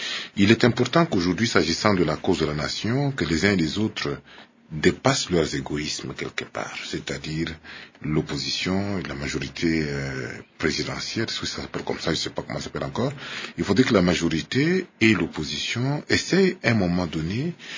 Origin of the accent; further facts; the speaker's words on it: DR Congo; Donc personne ne peut être heureux de cette situation tant qu'on est congolais